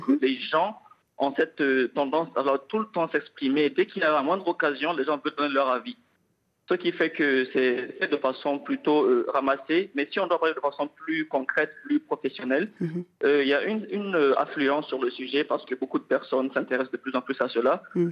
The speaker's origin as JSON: {"language": "French", "region": "Niamey", "country": "Niger", "said": "Quand on vient chez nous à Niamey, on est une société africaine, donc la parole a été pendant longtemps au centre de la vie sociale africaine."}